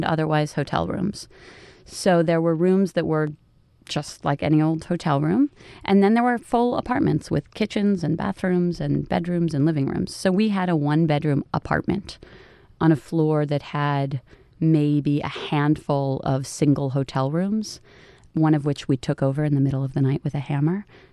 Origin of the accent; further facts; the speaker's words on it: New York City, New York, United States; So, growing up in the Chelsea was, it's funny because everybody thinks of it as this wild and probably inappropriate place to raise a child